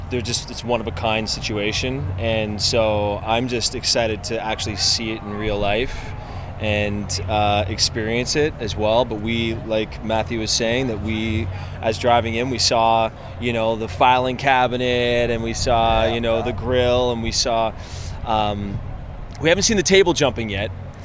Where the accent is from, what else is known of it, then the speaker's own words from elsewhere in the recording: Montreal, Quebec, Canada; I grew up in Montreal, Canada